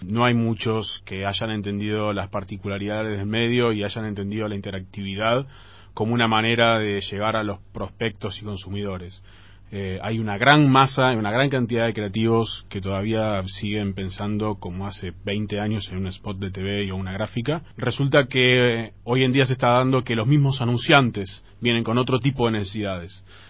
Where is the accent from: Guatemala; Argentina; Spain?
Argentina; Soy un argentino que odia el fútbol.